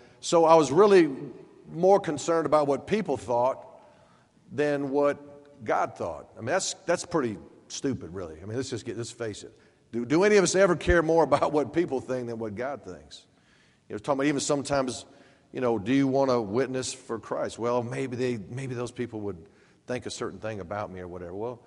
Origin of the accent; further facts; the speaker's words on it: Boca Raton, Florida, United States; was my nickname because I was from Boca Raton, Florida